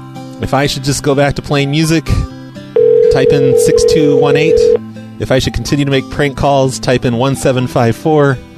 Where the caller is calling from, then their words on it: New York, United States; Maybe it's because I'm calling from New York.